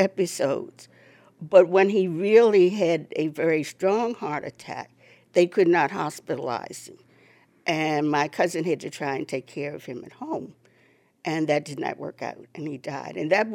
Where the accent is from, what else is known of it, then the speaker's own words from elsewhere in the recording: Cambridge, Maryland, United States; unlike most of the South, there were five wards in Cambridge